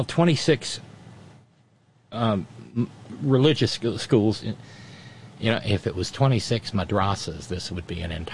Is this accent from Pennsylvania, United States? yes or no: no; Alabama, United States; And I don't know how it is in Ohio, but I grew up in Alabama.